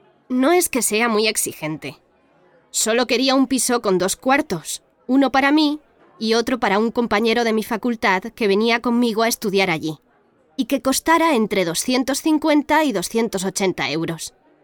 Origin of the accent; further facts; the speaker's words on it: Galicia, Spain; ya sabes cómo somos los gallegos, bajamos en coche hasta Lisboa para verlos.